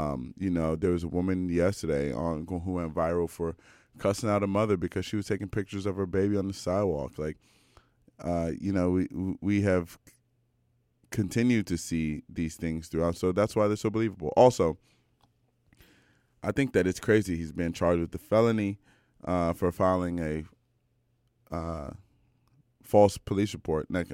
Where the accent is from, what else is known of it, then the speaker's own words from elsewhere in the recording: Silver Spring, Maryland, United States; I am from Silver Spring, Maryland.